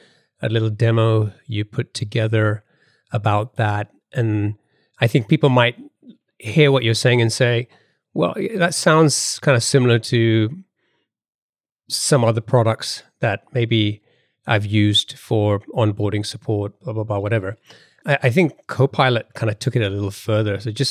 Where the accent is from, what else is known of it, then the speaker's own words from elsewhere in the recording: United Kingdom; accent: British; my British accent is still... can't shake it off completely.